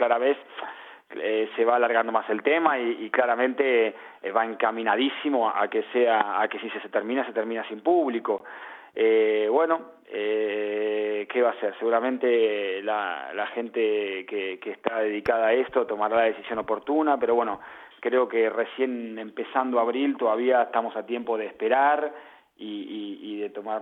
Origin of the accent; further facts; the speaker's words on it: Argentina; nosotros somos muy argentinos